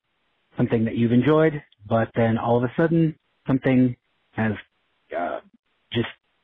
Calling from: Minnesota, United States; I'm calling from Minnesota, land of … the one and only Drea Clark.

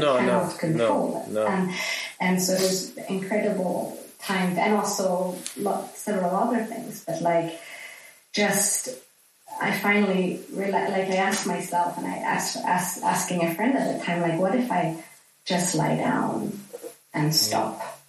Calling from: Helsinki, Uusimaa, Finland; I'm calling in from Helsinki.

